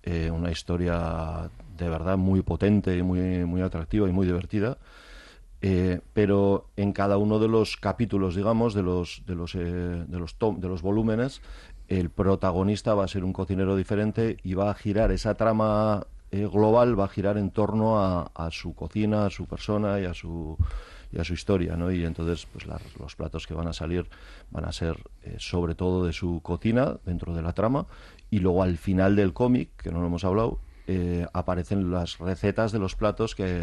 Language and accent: Spanish; Barakaldo, Basque Country, Spain; Bueno, Javi Clemente es de mi pueblo, es de Baracaldo